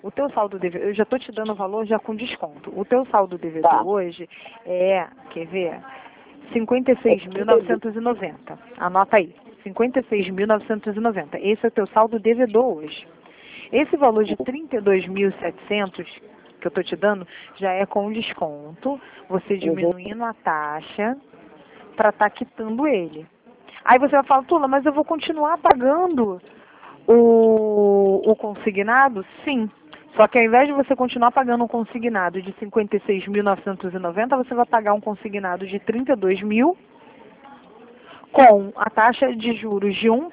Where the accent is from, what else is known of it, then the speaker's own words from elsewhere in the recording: Rio de Janeiro, Brazil; Eu sou aqui da Taquara, Jacarepaguá.